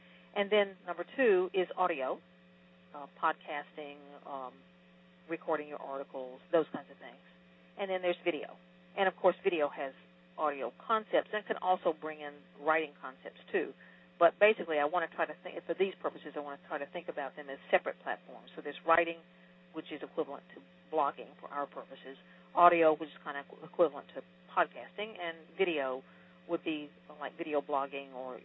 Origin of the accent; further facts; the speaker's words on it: the South, United States; accent: Southern; I could disguise my Southerness, I guess. I don't think I can get rid of my accent, though.